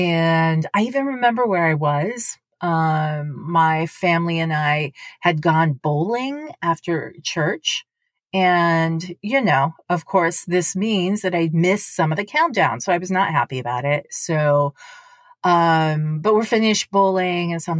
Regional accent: Japan; FEN, Far East Network, which was really the only American style radio and even music I had access to growing up in Japan.

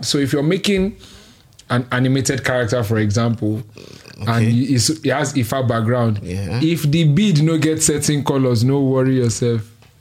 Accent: Nigeria; It's important that I know that I'm a Yoruba man. It's more important that I know that I'm a Nigerian, which is not as important as me knowing that I am an African

